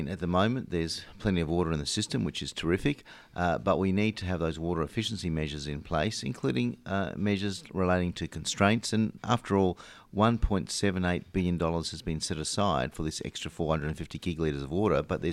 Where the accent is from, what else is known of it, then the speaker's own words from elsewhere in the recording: South Australia, Australia; my home state of South Australia